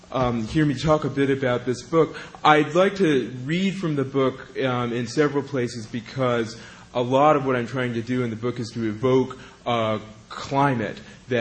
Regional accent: California, United States; My home state of California spends an astounding amount of money keeping people, mainly people of color, in jail.

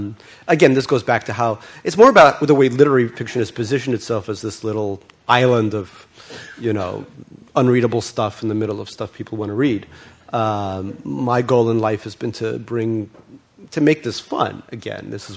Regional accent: Russia; first language Russian; English is a second language; now in United States; In Russia, I started reading, or when I came to America, I didn't speak English, so I read in Russian a wonderful book

